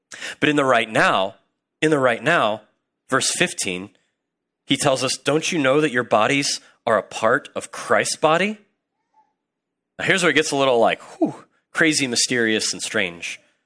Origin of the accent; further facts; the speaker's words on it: Midwest, United States; I grew up in the Midwest, and let me tell you that every single woman that's in the Midwest